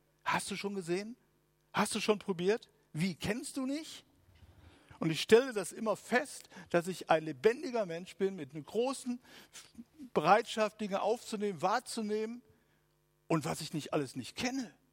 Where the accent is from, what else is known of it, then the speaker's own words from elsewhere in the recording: Essen, North Rhine-Westphalia, Germany; Ich komme aus der Zeit, wo es tatsächlich in einer Großstadt für Essen in meiner Kindheit nur Tante-Emma-Läden gab.